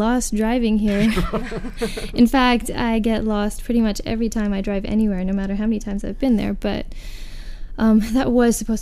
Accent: Jordan; now in Ann Arbor, United States; But, yes, I'm from Jordan originally and based out of Ann Arbor.

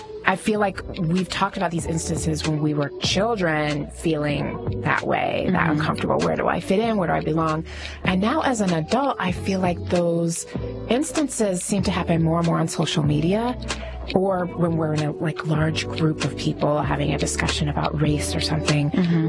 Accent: Las Vegas, Nevada, United States; I grew up in Las Vegas, and there were two types of black kids in school.

